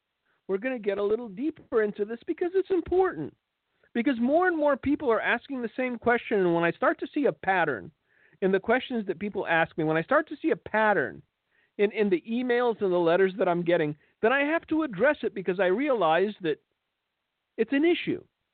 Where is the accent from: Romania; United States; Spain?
Romania; In my home country, there's a very old Gothic church, and it's widely known as the Black Church. This church is located in the city of Brasov